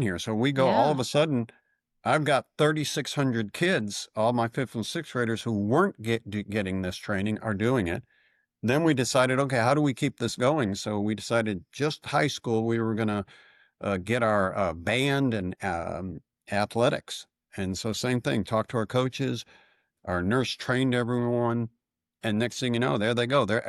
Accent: Buffalo, New York, United States; And then I grew up in Buffalo, New York.

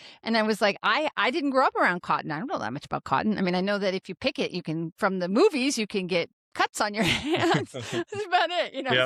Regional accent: Grand Island, Nebraska, United States; I'm a little bit of an agricultural kid myself. I was born and raised in Grand Island, Nebraska.

